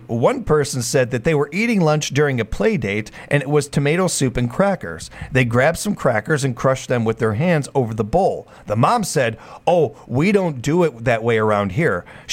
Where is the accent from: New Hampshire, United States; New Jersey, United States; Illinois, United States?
Illinois, United States; Chicago; I'm a city boy. I'm coming from Chicago.